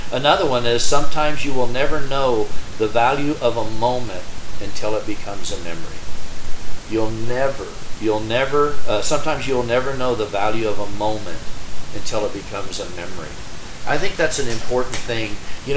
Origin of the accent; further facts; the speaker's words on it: the South, United States; You know, I'm from the South, and you usually say, how's your dog?